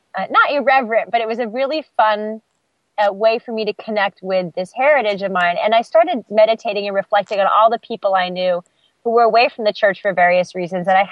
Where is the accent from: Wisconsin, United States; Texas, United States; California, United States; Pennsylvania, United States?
California, United States; And so growing up in California, you know, my grandmother would always say to me, would always talk to me about my pioneer ancestry